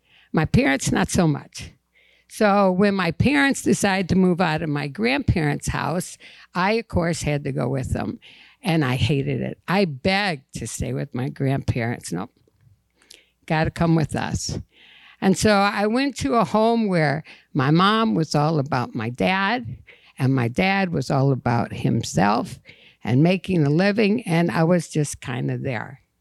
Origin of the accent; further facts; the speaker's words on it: Detroit, Michigan, United States; I grew up in Detroit, Dearborn, Melvindale area. Very poor, very multicultural.